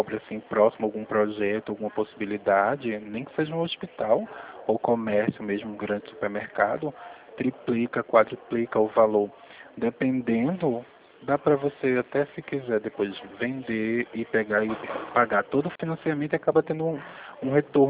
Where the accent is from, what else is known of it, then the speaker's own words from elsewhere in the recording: Pernambuco, Brazil; now in Rio Claro, Brazil; Tinha um apartamento num bairro, quando eu morava lá em Pernambuco, que eu sou nordestino, sou